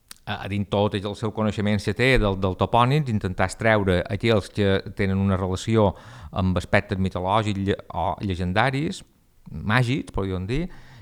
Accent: Balearic Islands, Spain; la llum també és nostra, com a mallorquins, també ves

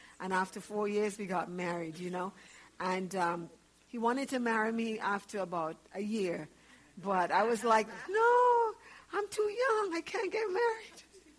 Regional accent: Trinidad & Tobago; born there; So I was born in Trinidad.

